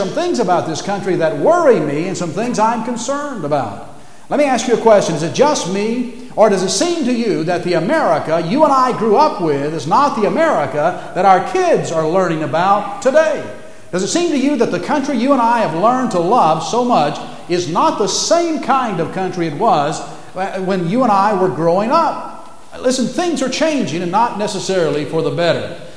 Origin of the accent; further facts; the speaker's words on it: United States; I don't mind telling you I'm an American, and I am proud that I am an American.